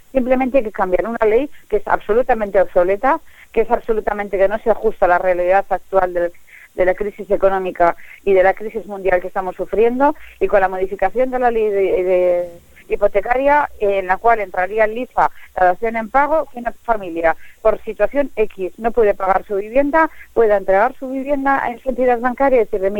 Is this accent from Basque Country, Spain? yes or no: yes; Getxo, Basque Country, Spain; yo soy de Guecho, yo soy nacida de mi familia, soy de un caserío de aquí de Guecho, ¿no? Muy conocida, mi familia es autóctona de aquí